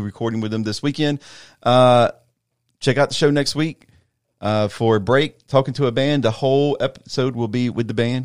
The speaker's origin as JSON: {"language": "English", "region": "the South", "country": "United States", "said": "We're rednecks from the South."}